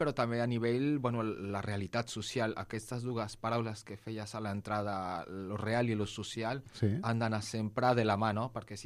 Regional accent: Mexico; now in Spain; Jo mateix, jo vinc de Mèxic, vaig néixer allà i vaig arribar aquí l'any 96 i al monestir l'any 97.

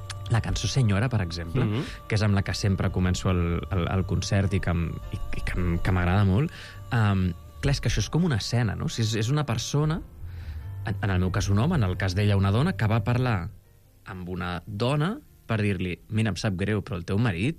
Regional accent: Catalonia, Spain; Som catalans, amb això.

